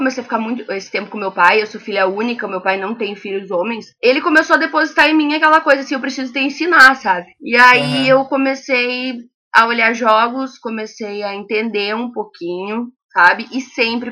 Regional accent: Brazil; accent: interior; Eu tenho 30 anos e sou cônsul feminina do Grêmio Santa Maria. Vocês vão ver bem pelo meu sotaque que eu sou do interior, né?

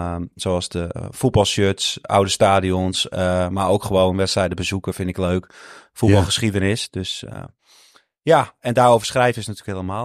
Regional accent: North Holland, Netherlands; En ik kom uit het westen, ik kom uit Noord-Holland.

